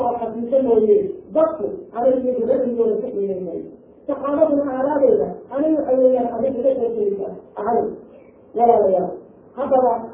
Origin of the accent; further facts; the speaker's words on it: Kuwait; أنا من الكويت